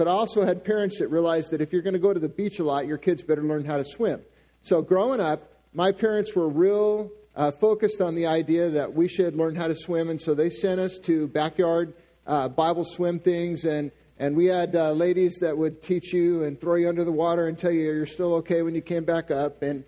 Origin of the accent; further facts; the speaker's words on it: San Diego, California, United States; I grew up in San Diego, and I grew up about 10 minutes from the beach.